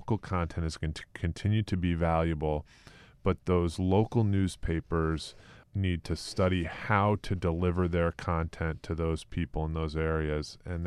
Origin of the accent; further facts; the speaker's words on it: Hartford, Connecticut, United States; I remember growing up around Hartford, Connecticut